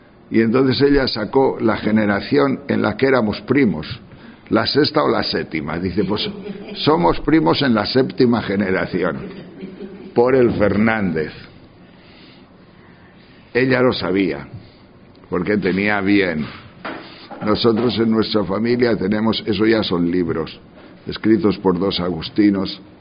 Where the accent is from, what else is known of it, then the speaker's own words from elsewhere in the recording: Tejerina, Castile and León, Spain; en mi tierra de León, que soy de un pueblo que se llama Tejerina, un pueblo de mucha nieve, por el invierno